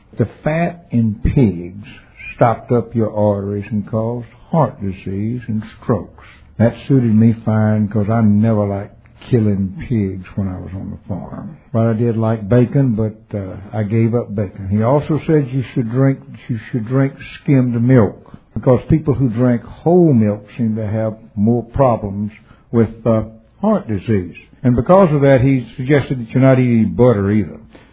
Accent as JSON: {"language": "English", "region": "Alabama", "country": "United States", "tie": "born or raised there", "said": "I was raised in Alabama on a dairy farm, sort of a combination cotton and dairy farm."}